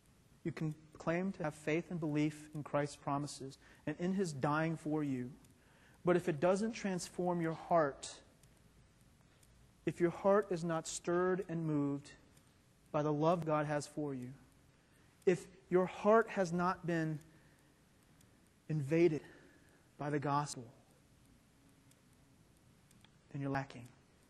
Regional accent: Atlanta, Georgia, United States; we're here in North Atlanta, which is the south of the United States. Being born and raised in Atlanta, I experienced the Southern American church. I'm Presbyterian

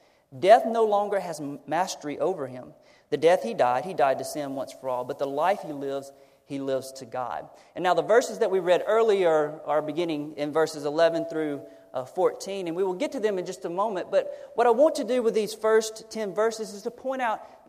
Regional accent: Louisiana, United States; moved away as an adult; We originally both are from the South. I'm originally from Louisiana, and my wife is from South Carolina.

